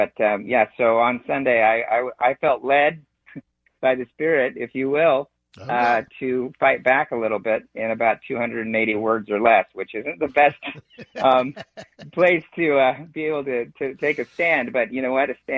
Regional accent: Seattle, Washington, United States; I grew up in West Seattle, went to school at Roosevelt High School.

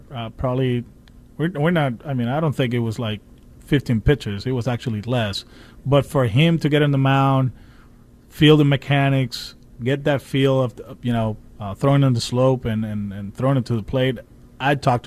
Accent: Caguas, Puerto Rico; I'll be in Caguas back home just with the kids and doing other stuff in my hometown.

